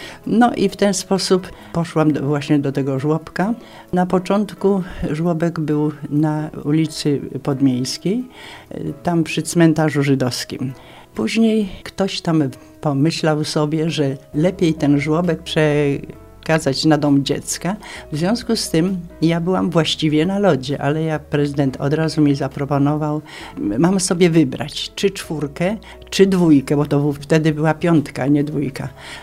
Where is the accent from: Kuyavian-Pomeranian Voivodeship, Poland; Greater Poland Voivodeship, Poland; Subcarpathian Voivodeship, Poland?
Greater Poland Voivodeship, Poland; Kalisz; also born or lived in Kościelna Wieś; Urodziłam się w Kościelnej Wsi, piękna wieś, i tam przez 7 lat mieszkałam, nim poszłam do szkoły, a później już przeniosłam się do Kalisza, no i tak zostałam do dzisiaj.